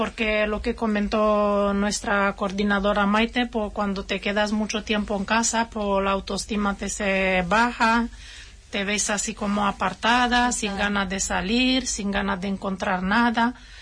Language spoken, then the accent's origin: Spanish; Romania; moved away as an adult; porque yo vine sola, tengo dos hijos, o tenía, y dejé en mi país con mis padres. Tenía que venir sola, buscar trabajo, y la verdad que tuve suerte.